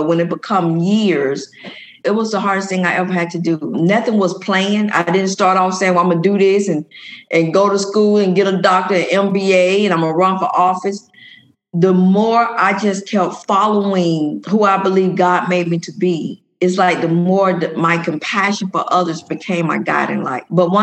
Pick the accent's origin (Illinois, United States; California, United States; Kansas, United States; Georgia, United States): Georgia, United States; Atlanta; but I came out of Carver Homes. Those who from Atlanta, the old Carver Homes.